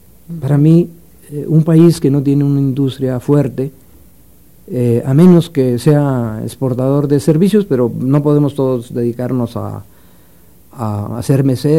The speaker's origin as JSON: {"language": "Spanish", "country": "Mexico", "said": "¿Qué sería deseable como ciudadano mexicano? ¿Qué sería deseable que nosotros tuviéramos en este país?"}